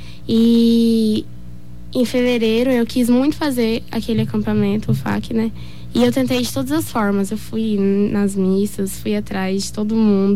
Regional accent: Dourados, Mato Grosso do Sul, Brazil; Sou aqui de Dourados mesmo.

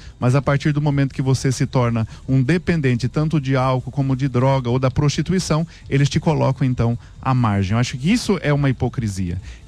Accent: Urânia, São Paulo, Brazil; Agora eu estive recentemente na minha terra, né? Lá no interior de São Paulo, Urânia

